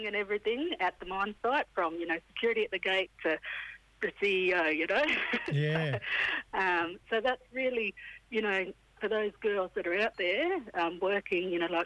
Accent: Queensland, Australia; now in Darwin, Australia; Yeah, so that's where I was born, spent my early years, but I've been up this way, Larrakia country, most of my life.

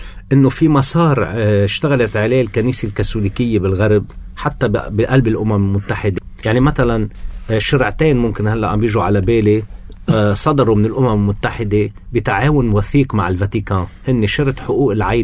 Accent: Lebanon; نحن كلبنانيين

